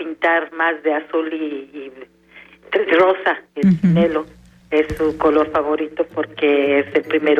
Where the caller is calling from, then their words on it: Oaxtepec, Morelos, Mexico; De Huastepec, Morelos.